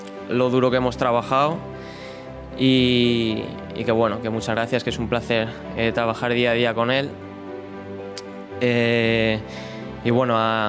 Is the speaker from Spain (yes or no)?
yes; Spain; moved away; Desde que, bueno, salimos de España, sabes que era complicado